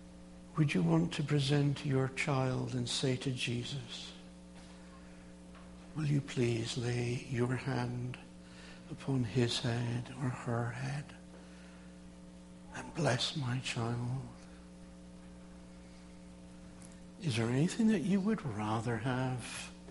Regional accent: Illinois, United States; I was born and raised in Illinois. I've only ever lived here.

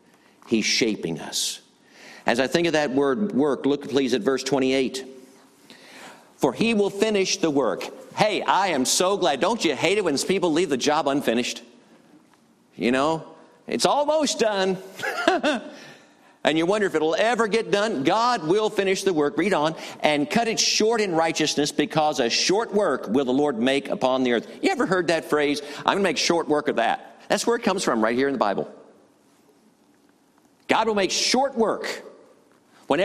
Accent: United States; I'm a sinner. I'm an American.

